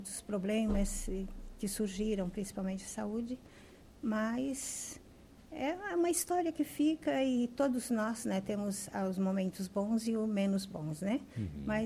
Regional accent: Pedras Grandes, Santa Catarina, Brazil; also born or lived in Tubarão / Jaguaruna; Eu nasci em Pedras Grandes, meus pais eram de lá, meu pai era ferroviário, trabalhava lá nas pedreiras, lá para cuidar dos trilhos, né? E a gente morou por ali quase um pouquinho da infância, até 8 anos.

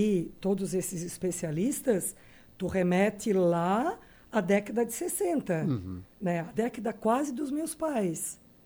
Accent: Orleans, Santa Catarina, Brazil; Então, eu terminei a minha infância em Orleans e praticamente ali eu fui criada por ela

